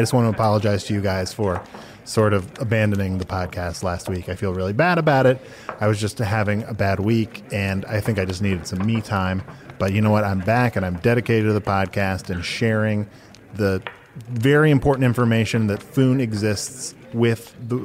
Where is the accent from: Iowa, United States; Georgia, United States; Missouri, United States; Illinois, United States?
Illinois, United States; Chicago; But in case you haven't listened to the podcast before, I'm from Chicago.